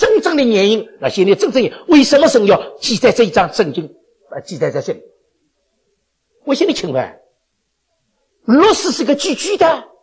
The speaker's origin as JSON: {"language": "Chinese", "region": "Shanghai", "country": "China", "said": "我们上海人最不喜欢听见这个字\"死\"这个字。哎呀，我曾经在上海的那个香港的那个教会里面呢，大半的人都是上海人，所以为着这样的缘故，我广东话学不好。"}